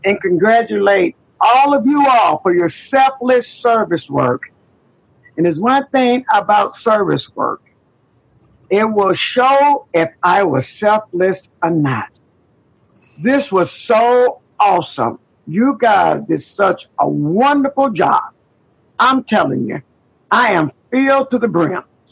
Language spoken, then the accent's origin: English; Joliet, Illinois, United States; I'm from Joliet, Illinois